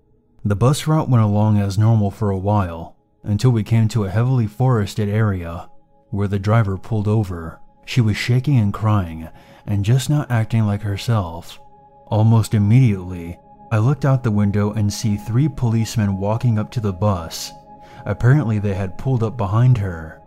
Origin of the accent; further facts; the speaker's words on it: United Kingdom; accent: British; And with my British accent, and the fact of where I grew up, I was pretty different.